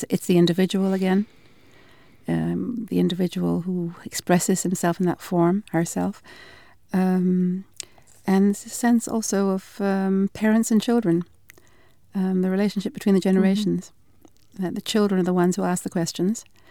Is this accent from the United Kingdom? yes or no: yes; Glasgow, Scotland, United Kingdom; I grew up in Scotland.